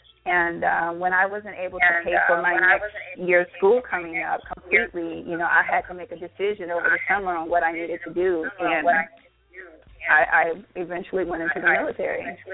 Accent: Hartford, Connecticut, United States; So I grew up in Hartford.

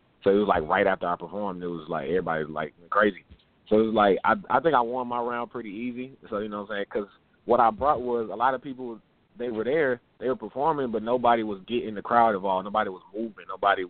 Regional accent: Atlanta, Georgia, United States; I'm from East Atlanta.

